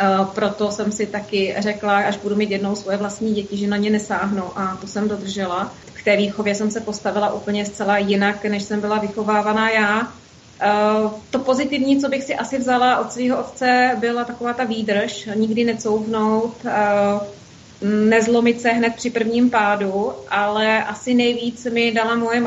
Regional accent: Přílepy, Zlín Region, Czechia; born there; Tak já jsem se narodila v okrese Kroměříž. Byla to takové malé městečko, říká se tomu město Přílepy, je to blízkosti Holešova.

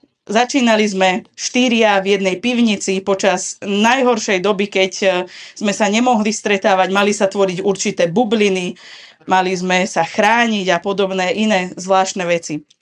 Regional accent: southern Slovakia, Slovakia; my ľudia na juhu, žijúci, ja som Slovenka

